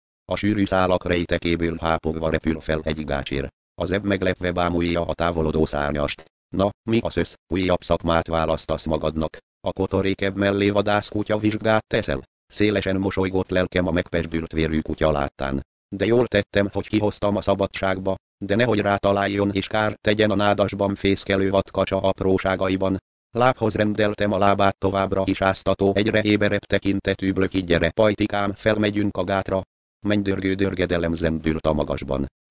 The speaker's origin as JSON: {"language": "Hungarian", "region": "Budapest", "country": "Hungary", "tie": "born or raised there", "said": "én mégis, mint egy angyalföldi aszfaltbetyár nőttem fel."}